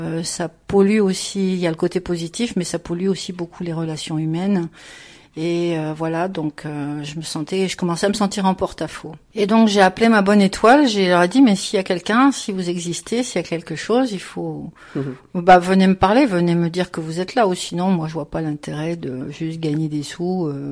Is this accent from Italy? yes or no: no; France; born there; also born or lived in Alsace / Lorraine / Champagne / Normandy; je suis née en France, oui, ouais. Mais il y a un petit mélange. Et puis Alsace, Lorraine, Champagne, Normandie